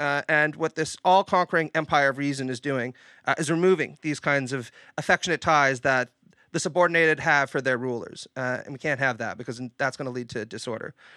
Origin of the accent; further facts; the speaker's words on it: Canada; And I mean, I can say as a Canadian, right, when I found out, like, you know, Charlie was going to be my head of state